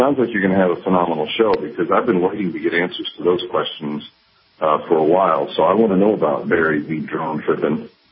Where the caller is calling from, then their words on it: Israel; I'm calling you from Israel, which is, of course, already into Sunday morning. It's a little after 4 a.m. here.